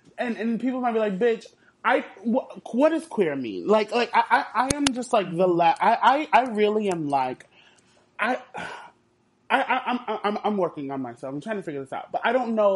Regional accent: Houston, Texas, United States; and I know about Tuts because I'm from Houston

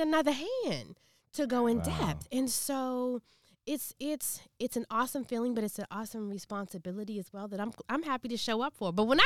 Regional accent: Washington, District of Columbia, United States; When I was younger, I always wanted to go into news because I grew up in D.C.

